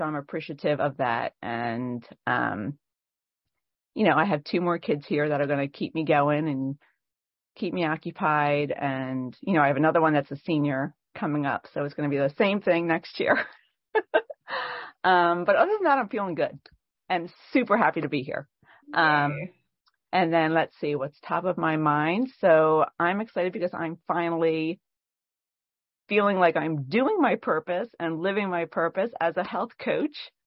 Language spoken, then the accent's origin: English; Norristown, Pennsylvania, United States; I'm from Norristown, Philadelphia area in Pennsylvania.